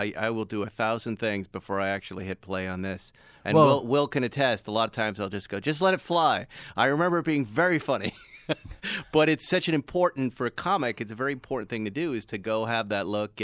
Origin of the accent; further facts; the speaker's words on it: Massachusetts, United States; No, but in a small town in Massachusetts. And you know, a lot of Roman Irish Catholics like myself